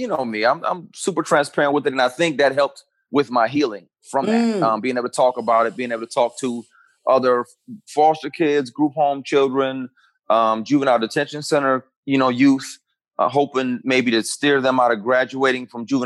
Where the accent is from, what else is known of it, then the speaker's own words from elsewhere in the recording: Flint, Michigan, United States; also born or lived in Detroit; Born in Detroit, grew up in Flint, Michigan, which is like a smaller, more country version of Detroit.